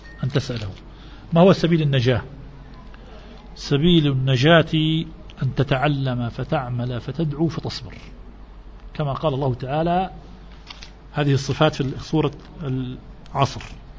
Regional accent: Tunisia; وقد نؤدي إلى الحبس في بلادنا تونس

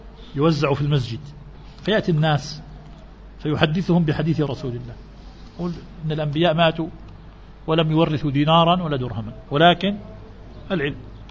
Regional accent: Tunisia; وقد نؤدي إلى الحبس في بلادنا تونس

